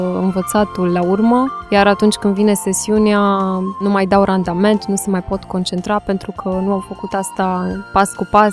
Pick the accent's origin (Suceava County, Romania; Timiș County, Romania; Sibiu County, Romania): Timiș County, Romania; Timișoara; born there; moved away as an adult; now in Bucharest, Romania; pentru cei care pleacă din orașul în care s-au născut, chiar așa cum am plecat și eu din Timișoara în București